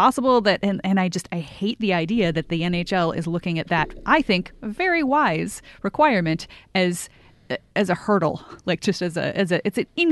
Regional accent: Canada; and I feel very, as a Canadian, I feel very good about this

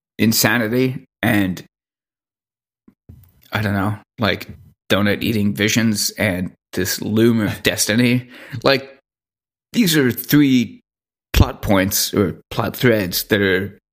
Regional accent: Canada; I know. I am Canadian. He is my king in waiting.

